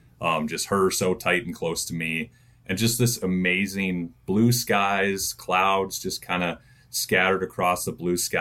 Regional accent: Helena, Montana, United States; also born or lived in Havre; Born and raised in Helena, Montana. Fell in love with grasslands on the High Line of Montana with my 7 years in Havre, Montana. I miss it. Feel like a traitor coming back to Helena here, away from the High Line. But yeah, Montana native.

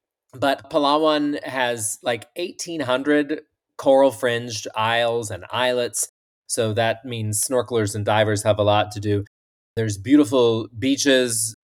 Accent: Arkansas, United States; Jasper. I mean, Jasper. My home state of Arkansas, Hot Springs.

